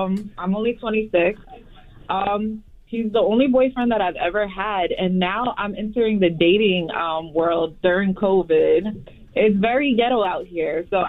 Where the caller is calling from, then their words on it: Elizabeth, New Jersey, United States; Elizabeth, New Jersey.